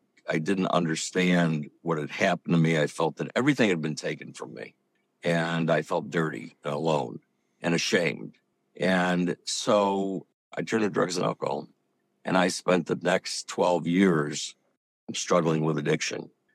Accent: Detroit, Michigan, United States; But I grew up in Michigan, Detroit, Michigan, to be specific, in a pretty normal family.

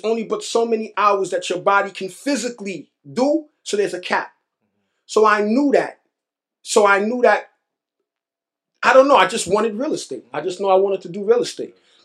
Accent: New York, United States; because I'm from New York. I'm the man.

